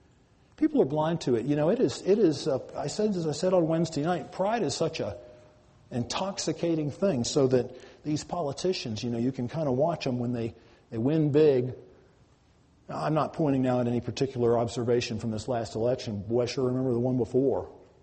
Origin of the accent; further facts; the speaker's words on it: United States; And I might not be the biggest fan of Barack Obama, but I'm an American.